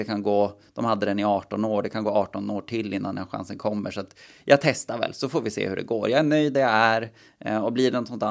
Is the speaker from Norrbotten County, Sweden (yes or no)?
yes; Kalix, Norrbotten County, Sweden; Och så bara, ja men jag är från Kalix, ja det får väl funka då.